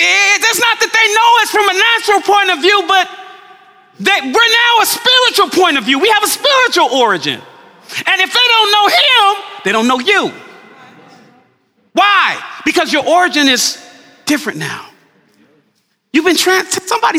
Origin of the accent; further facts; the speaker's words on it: Los Angeles, California, United States; Okay, so my origin, I was born here. When people say, oh, where were you from? What's your origin? Basically, where they're asking, where you originate from? I'm here from Los Angeles, California, right?